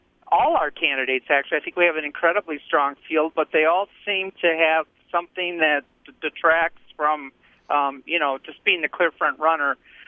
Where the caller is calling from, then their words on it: La Crosse, Wisconsin, United States; I'm a Republican from La Crosse